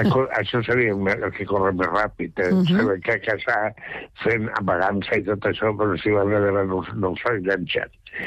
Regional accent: Catalonia, Spain; also born or lived in Switzerland; jo soc català, però soc un català d'aquells de Franco que no m'ha d'ensenyar mai el català.

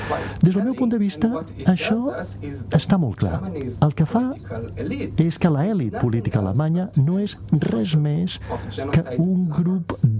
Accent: Haifa, Haifa District, Israel; Catalan is a second language; now in Germany; jo vaig créixer a Haifa, vaig néixer, vaig créixer a Haifa, jo adoro, m'estimo Haifa, però aquest indret va esdevenir massa perillós per mi, perquè no només sóc jueu, sinó que sóc queer, sóc homosexual

